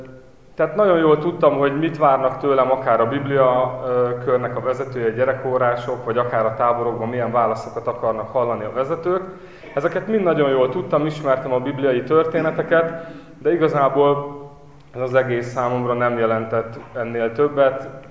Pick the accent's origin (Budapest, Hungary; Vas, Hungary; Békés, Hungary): Vas, Hungary; Szombathely; Szombathelyről származok